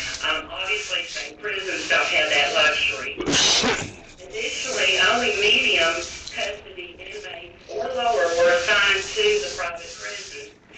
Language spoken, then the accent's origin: English; Tennessee, United States; And as you can tell, I'm not from Alaska, I'm from Tennessee.